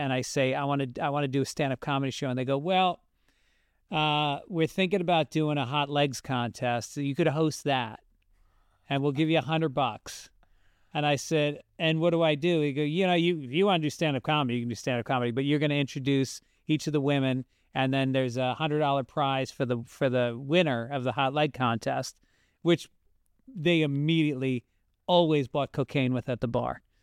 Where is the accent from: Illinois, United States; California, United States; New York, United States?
New York, United States; well, I'm from New York. Everybody thinks I'm from Boston.